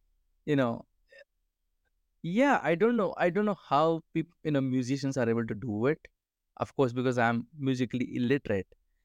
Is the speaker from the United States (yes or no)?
no; India; It might be because I am an Indian, right? So I have this musical heritage, right?